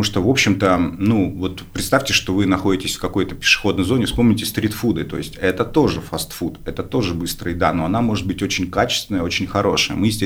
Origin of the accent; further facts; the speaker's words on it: Murmansk, Murmansk Oblast, Russia; Начну издалека. Я вырос в Мурманске, и там было много, естественно, знаете, всяких советских контор.